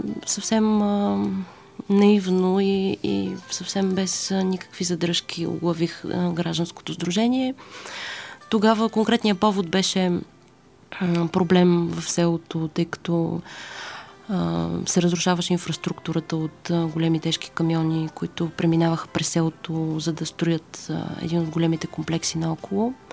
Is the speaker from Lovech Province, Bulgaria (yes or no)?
no; Stara Zagora, Stara Zagora Province, Bulgaria; born there; Роден съм в Стара Загора, но като цяло живота ми, детството ми е преминало... Летата ми са минавали в Лозенец и след като родих детето си и реших, че ще живея в този край